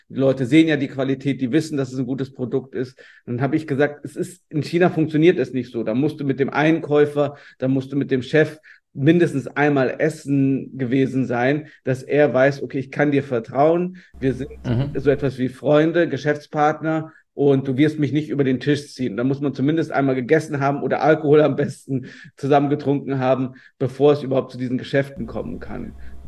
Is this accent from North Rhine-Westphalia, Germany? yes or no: yes; North Rhine-Westphalia, Germany; ich komme ja aus dem Rheinland